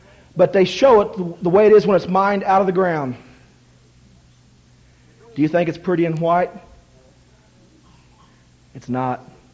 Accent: Ohio, United States; I always tell the story that I'm Kentucky roots, raised in Ohio. And be honest with you, I don't like to claim the Buckeye State.

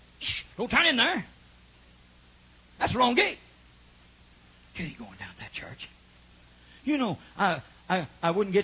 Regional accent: Oklahoma, United States; I come from Oklahoma.

